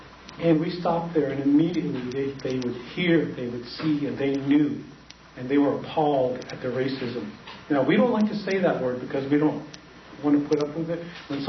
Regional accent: South Dakota, United States; I grew up in Bishop Hare, which was on the Rosebud Lakota Reservation in South Dakota

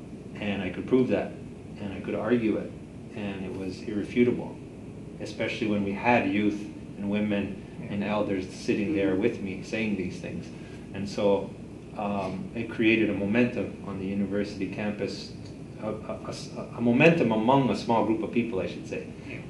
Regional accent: Kahnawake, Quebec, Canada; I should say I'm from Ganawage, which is a community outside of Montreal

